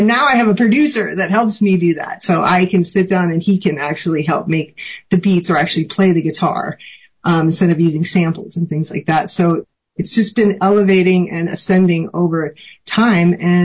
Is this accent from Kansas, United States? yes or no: no; Philadelphia, Pennsylvania, United States; born there; You know, I was born in Philadelphia at Ben Franklin Hospital.